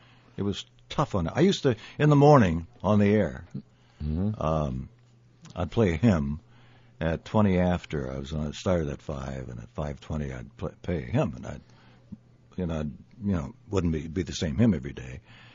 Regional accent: Winthrop, Minnesota, United States; born there; I was born in Winthrop, Minnesota, which is out near New Ulm.

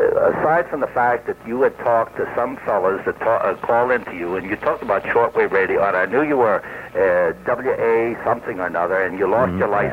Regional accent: Brooklyn, New York, United States; born there; I was born in Brooklyn

